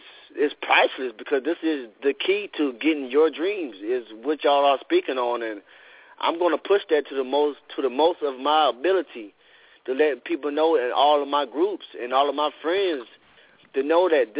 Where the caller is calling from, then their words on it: Anderson, South Carolina, United States; I want to first say I'm calling from Anderson, South Carolina, and okay.